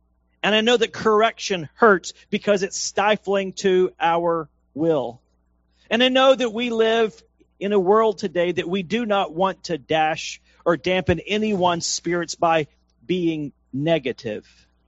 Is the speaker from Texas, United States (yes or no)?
yes; Texas, United States; Now, where I grew up out in East Texas, we didn't have streets. We had an oil dirt road.